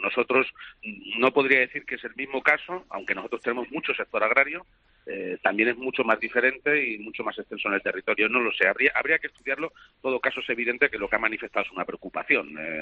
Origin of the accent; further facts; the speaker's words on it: Spain; primero como español